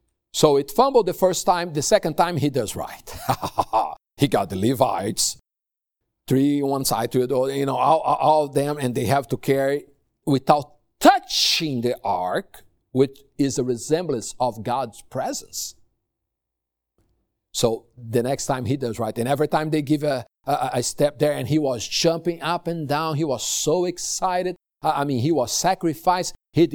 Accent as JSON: {"language": "English", "country": "Brazil", "lives_now": "Cape Verde", "said": "We are from Brazil, South America. We are serving the Lord in Cape Verde, Africa."}